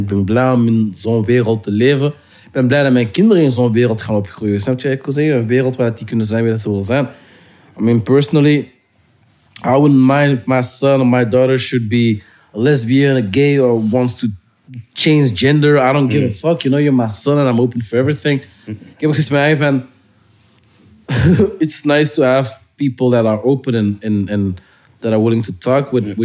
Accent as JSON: {"language": "Dutch", "town": "Antwerp", "region": "Flanders", "country": "Belgium", "said": "Maar ik ben ook 2050 oorspronkelijk, snap je? Ja, de Esso. En dan verhuisd naar 2060"}